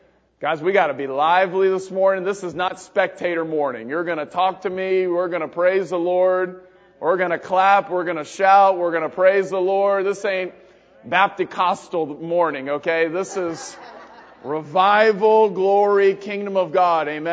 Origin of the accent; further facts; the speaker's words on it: Front Royal, Virginia, United States; I'm just kidding. I'm from Virginia, Front Royal, Virginia.